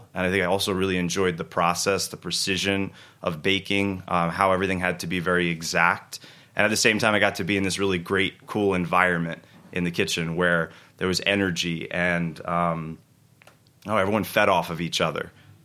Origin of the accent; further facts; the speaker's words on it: Florida, United States; So where I grew up in the Keys, there wasn't a lot of other options to do things.